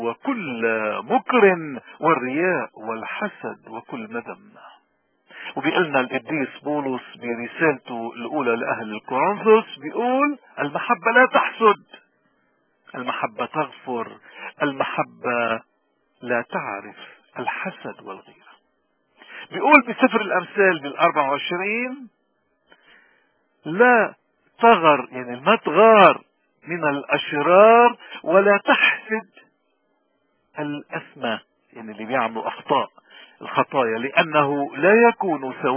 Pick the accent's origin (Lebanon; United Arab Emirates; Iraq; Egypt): Lebanon; وخصوصا في بلدنا لبنان